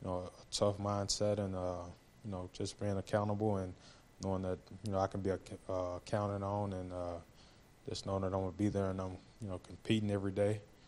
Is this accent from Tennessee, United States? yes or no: yes; Tennessee, United States; just happy to be back here in my home state and to be playing for the Titans